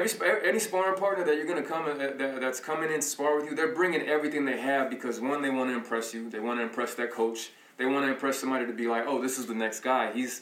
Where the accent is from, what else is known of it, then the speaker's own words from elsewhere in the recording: Long Beach, California, United States; you know, I'm from Long Beach and, you know, L.A. and Long Beach were... We're Kobe Nation.